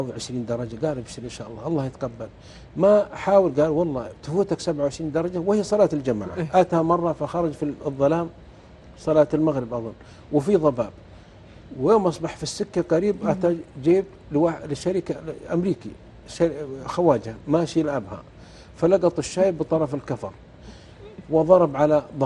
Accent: Saudi Arabia; هو مطوع في أيضا في ناحية من النواحي عندنا في السعودية

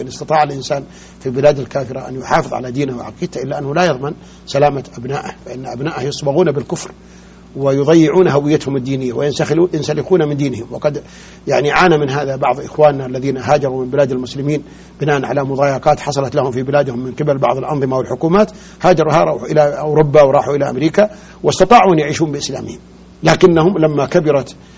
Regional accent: Saudi Arabia; ليس في بلادنا السعودية وليس في البلاد العربية

